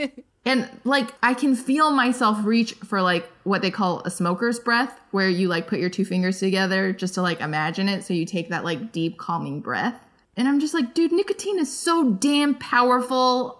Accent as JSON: {"language": "English", "country": "Iran", "said": "Syria, Yemen, Somalia, Sudan, Iraq, and Iran, my home country."}